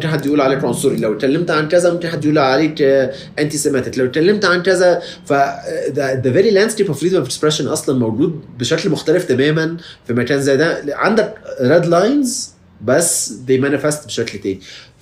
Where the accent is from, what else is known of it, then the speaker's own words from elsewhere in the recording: Egypt; now in United States; انا مصري immigrant عايز متخيل ان انا مش خايف مثلا ان انا اكسبرس رايي في مكان زي امريكا